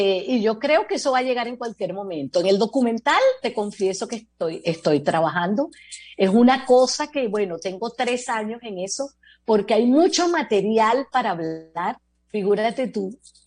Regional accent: Caracas, Capital District, Venezuela; Mi infancia fue en el Silencio, en el centro de Caracas, en el mero centro de Caracas.

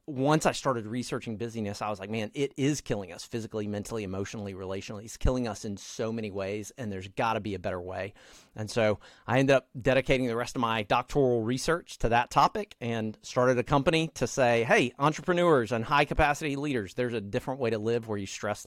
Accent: the South, United States; at least when I was in middle school, I grew up in the South

